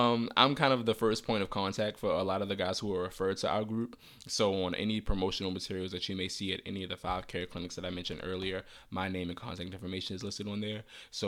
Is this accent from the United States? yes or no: yes; Baltimore, Maryland, United States; like, you know, like New York and even my hometown, Baltimore, who are really impacted by the epidemic